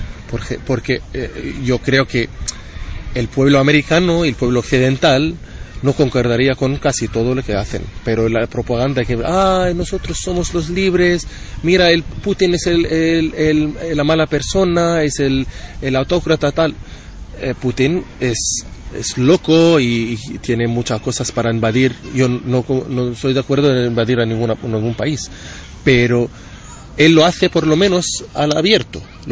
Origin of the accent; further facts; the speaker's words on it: West Bank, Palestine; yo soy de Cisjordania, no puedo ir a Gaza, nunca me dejaron ir.